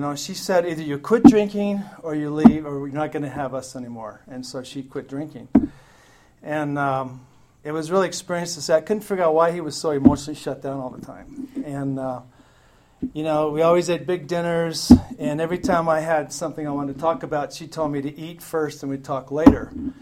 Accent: Salt Lake City, Utah, United States; I grew up as a poor white boy on the west side of Salt Lake. And I came from Italian parents.

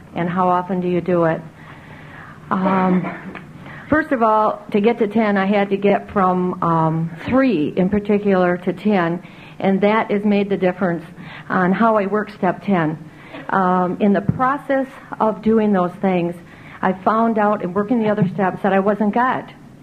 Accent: Grand Rapids, Michigan, United States; I'm from Grand Rapids, Michigan.

